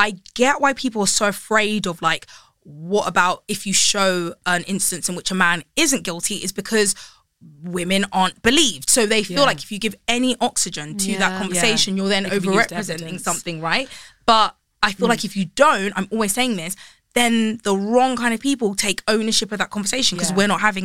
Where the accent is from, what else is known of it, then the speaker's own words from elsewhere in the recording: Croydon, London, United Kingdom; I'm from Croydon and everyone is black in Croydon.